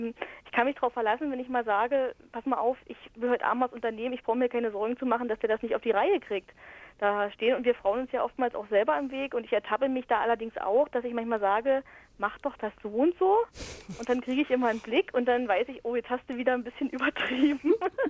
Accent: Brandenburg, Germany; ich bin ja aus Brandenburg, also aus dem Osten

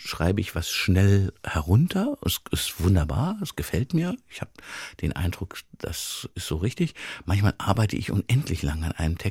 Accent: Mainz, Rhineland-Palatinate, Germany; in einer Kneipe in meiner Heimatstadt Mainz

